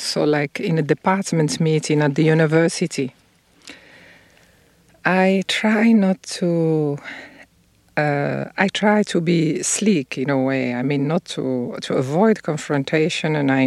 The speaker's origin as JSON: {"language": "English", "town": "Fez", "region": "Fès-Meknès", "country": "Morocco", "said": "I am in from Fez, which is this 9th century old city with a lot of crafts."}